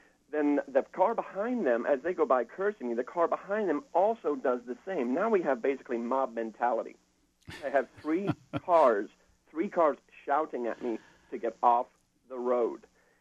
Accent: England, United Kingdom; moved away; having been born and raised in England, don't hold that against me

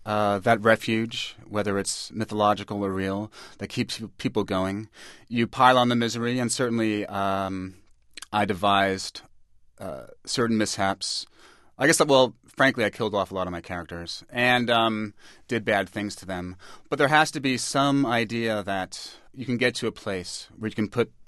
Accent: New York, United States; I grew up in New York in the 70s

